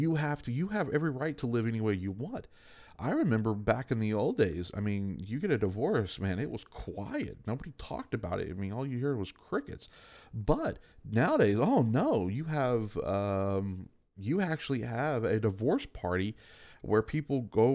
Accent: United States; And now, as a American, we should allow everyone necessarily to have the right to live any way they want to live.

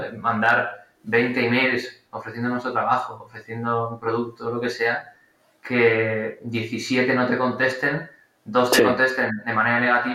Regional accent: Bilbao, Basque Country, Spain; now in Tenerife, Spain; cursos presenciales que he hecho en mi tierra, en Bilbao, y he hecho aquí en Tenerife

